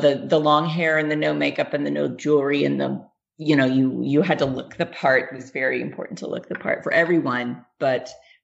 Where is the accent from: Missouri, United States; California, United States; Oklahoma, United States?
Missouri, United States; St. Louis; born there; I am 52 years old. I was born in St. Louis, Missouri.